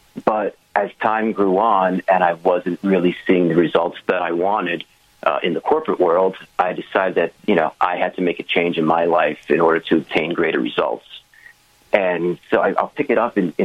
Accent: Long Island, New York, United States; I grew up in Long Island, New York

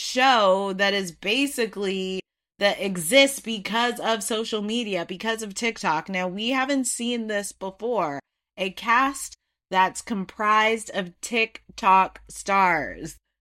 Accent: California, United States; But I'm from SoCal, so I think everybody is Hispanic.

